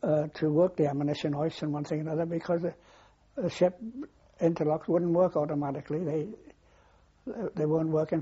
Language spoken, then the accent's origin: English; Pontypridd, Wales, United Kingdom; moved away as an adult; now in Plymouth, United Kingdom; Well, no, I came from Wales originally, joined the Navy from Wales, but I got married down here in 1932, and I've been down here ever since.